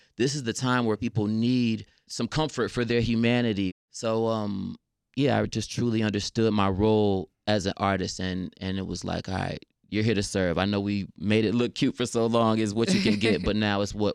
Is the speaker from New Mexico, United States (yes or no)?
no; Chicago, Illinois, United States; grew up on the West Side, you know, when they came from Mississippi as part of the Great Migration. We grew up on the West Side as well.